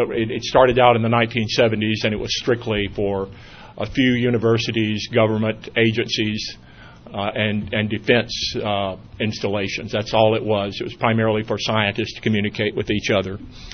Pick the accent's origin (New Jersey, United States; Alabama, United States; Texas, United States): Alabama, United States; owns my hometown newspapers in Alabama, Birmingham News, Huntsville Times, Mobile Press Register.